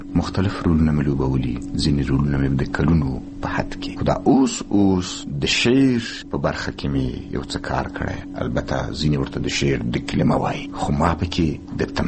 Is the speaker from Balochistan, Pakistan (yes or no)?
yes; Balochistan, Pakistan; accent: Quetta; کوټ ته ورته زما دا لهجه ده